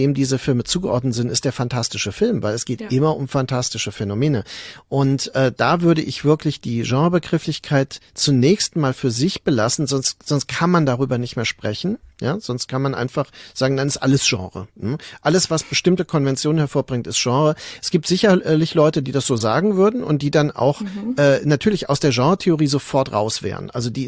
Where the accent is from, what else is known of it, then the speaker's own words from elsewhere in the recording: Mainz, Rhineland-Palatinate, Germany; denn ich bin ja in Mainz aufgewachsen